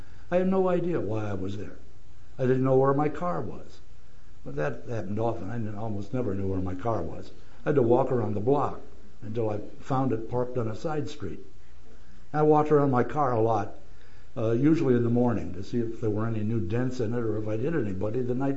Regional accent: Cleveland, Ohio, United States; moved away as an adult; also born or lived in Hawaii; I was born in Cleveland, Ohio, so I'm one of those Yankees. I lived there for 49 years

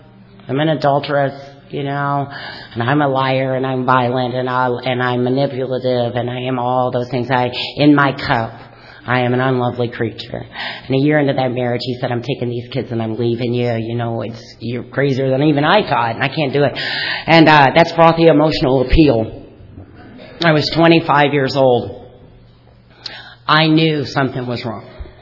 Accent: Kentucky, United States; And that's not just because we're from Kentucky.

